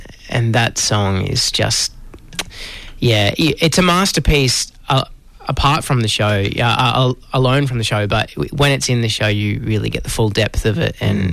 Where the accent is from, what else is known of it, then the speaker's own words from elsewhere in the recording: Cairns, Queensland, Australia; moved away as an adult; also born or lived in Perth; now in Melbourne, Australia; I grew up in Cairns and... left when I was like 19. I moved to Melbourne